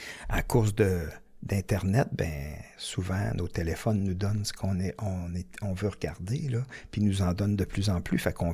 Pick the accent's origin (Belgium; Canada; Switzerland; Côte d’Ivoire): Canada; Warwick, Quebec; une lettre un moment donné à propos des éoliennes dans mon coin de pays à Warwick